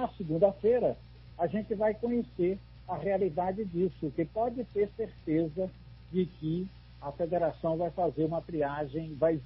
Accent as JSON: {"language": "Portuguese", "town": "Itabuna", "region": "Bahia", "country": "Brazil", "tie": "born there", "said": "eu nasci em Itabuna, eu sou filho de Itabuna e filho de Ilhéus também"}